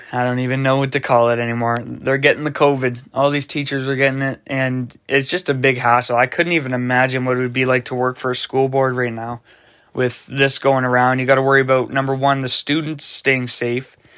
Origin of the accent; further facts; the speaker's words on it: Canada; that just proves right there why I love being a Canadian. We are hockey. We are Canadian.